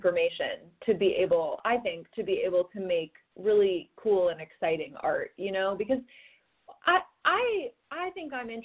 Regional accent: San Francisco, California, United States; You know, I'm from the Bay Area. I'm from San Francisco.

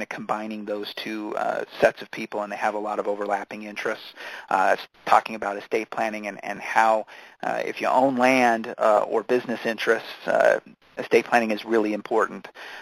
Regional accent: Driggs, Idaho, United States; born there; just across the Tetons from where I was born in Driggs, Idaho.

